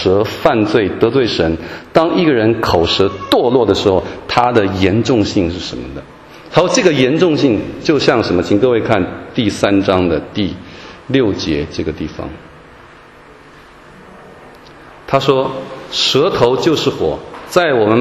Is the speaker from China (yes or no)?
no; Taiwan; 我从台湾来常常喜欢看这个国内中国大陆的这个电影啊，我们台湾来的人对这个中文的使用啊有时候会有困难